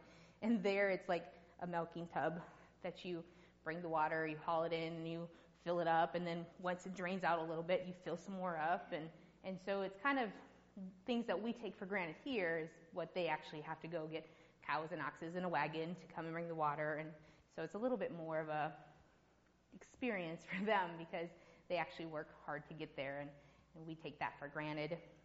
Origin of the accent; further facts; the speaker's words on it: United States; I said, I can come in, but I'm American.